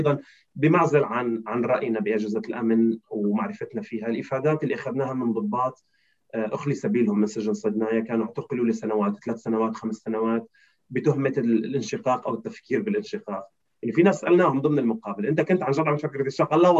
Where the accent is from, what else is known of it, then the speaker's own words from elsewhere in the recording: Syria; وهون ايضا امر مفيد لنا كسوريين ان ننظر كيف تنظر المحكمه